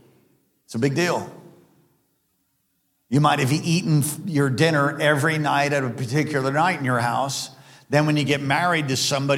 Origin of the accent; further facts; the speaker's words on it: East Coast, United States; You know, I am from the East Coast. That played a role in who I am and in my personality.